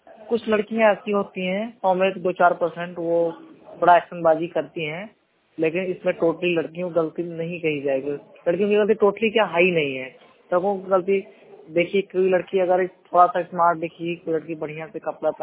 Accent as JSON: {"language": "Hindi", "town": "Gonda", "region": "Uttar Pradesh", "country": "India", "said": "मैं डिस्ट्रिक्ट गोंडा का रहने वाला हूँ।"}